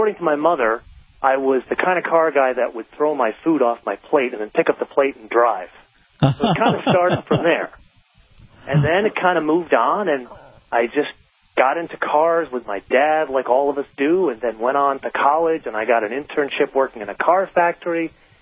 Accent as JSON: {"language": "English", "region": "New York", "country": "United States", "lives_now": "Los Angeles, United States", "said": "I'm a New Yorker through and through. It's the greatest city in the world. It's probably, I would consider it my home. But I actually left New York to start stand-up comedy."}